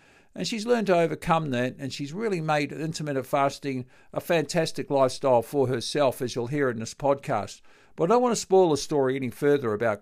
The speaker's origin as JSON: {"language": "English", "town": "Mount Maunganui", "region": "Bay of Plenty", "country": "New Zealand", "tie": "born or raised there", "said": "really close to my hometown of Mount Maunganui, in a magnificent spot there."}